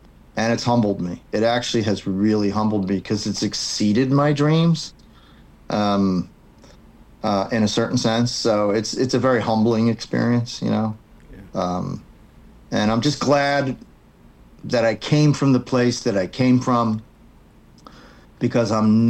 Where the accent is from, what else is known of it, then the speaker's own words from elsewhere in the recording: New Jersey, United States; I'm from South Jersey, and if you get a big head in South Jersey, you get knocked down real fast.